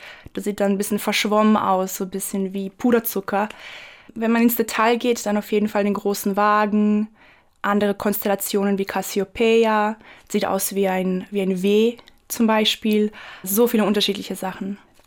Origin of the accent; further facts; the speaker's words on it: Croatia; in meiner Heimat auch in Kroatien